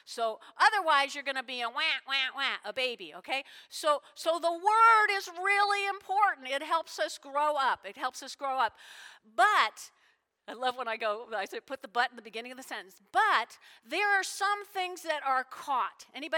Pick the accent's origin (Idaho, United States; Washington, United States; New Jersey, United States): New Jersey, United States; you all know I grew up in North Jersey, but my grandmother flew us out to California to stay for a month on the beach.